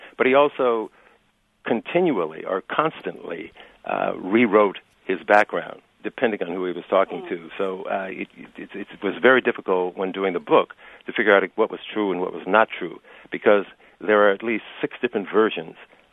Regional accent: Youngstown, Ohio, United States; moved away as an adult; now in New York, United States; In fact, I'm from your part of the country. I'm from Youngstown, Ohio, actually. But I've moved to New York

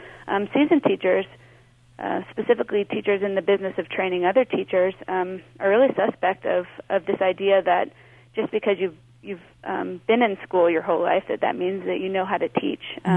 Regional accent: Dallas, Texas, United States; I grew up in Dallas, which is largely segregated by class and race

